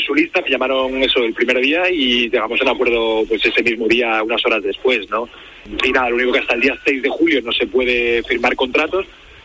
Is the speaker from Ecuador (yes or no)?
no; Villanueva de la Serena, Extremadura, Spain; Estoy en mi pueblo, en Villanueva